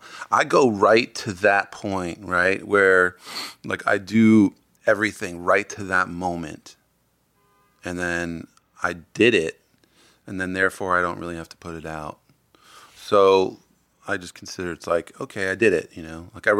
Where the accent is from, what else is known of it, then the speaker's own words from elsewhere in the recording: Long Island, New York, United States; I grew up in Long Island.